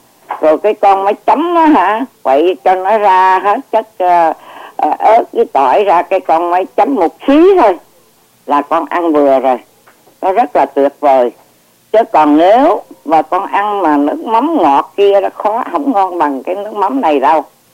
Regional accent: Ho Chi Minh City, Vietnam; Mà tôi thì người Sài Gòn.

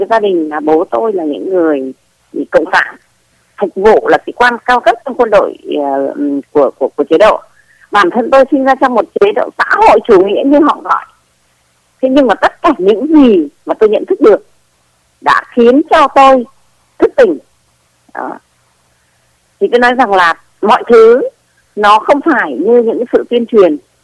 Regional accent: Northern Vietnam, Vietnam; now in Vũng Tàu, Vietnam; sau khi mà tôi đi hợp tác lao động mấy năm ở Liên Xô cũ về, thì năm chính thức năm 1991 thì tôi mới định cư tại Vũng Tàu ạ. Cho nên là tôi nghĩ là có lẽ tôi là Bắc Kỳ đời mới nhất.

